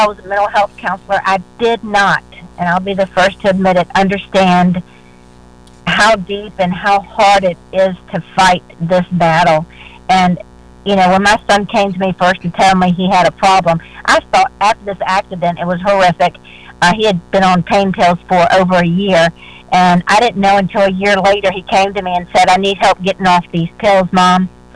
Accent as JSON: {"language": "English", "region": "Virginia", "country": "United States", "said": "Well, I'm from Virginia, and … as you said."}